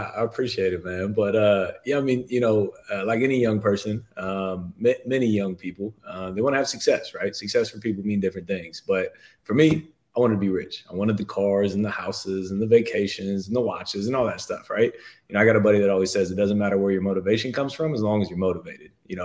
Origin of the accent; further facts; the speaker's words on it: Columbus, Ohio, United States; moved away; But I grew up in Columbus, Ohio, moved to Arizona to play a year of basketball out there at a prep school to pursue that NBA dream.